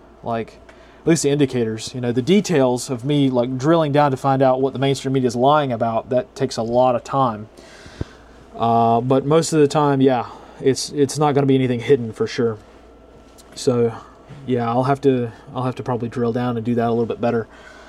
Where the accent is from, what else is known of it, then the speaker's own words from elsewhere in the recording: United States; Yeah, I'm American, sorry.